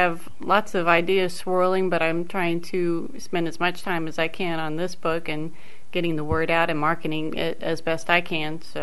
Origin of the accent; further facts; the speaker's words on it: United States; I grew up on Scenic Highway near Ellison Field